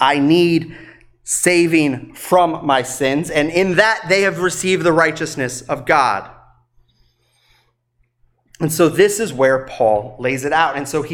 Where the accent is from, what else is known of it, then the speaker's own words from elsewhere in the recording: North Carolina, United States; I'm from North Carolina. It becomes this circle. Like, I'm raised here.